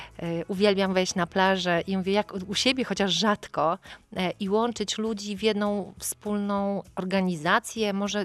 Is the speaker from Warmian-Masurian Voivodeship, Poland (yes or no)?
yes; Warmian-Masurian Voivodeship, Poland; now in Tricity, Poland; Chociaż pochodzę z Mazur, to ja już w tej pięćdziesiątce jestem tu u siebie.